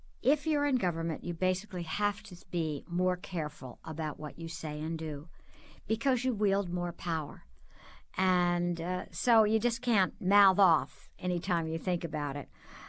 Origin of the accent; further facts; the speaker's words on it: Washington, District of Columbia, United States; I was a Washingtonian. I grew up here in Washington, and after I went away to Smith College and then came back and graduated from George Washington my last year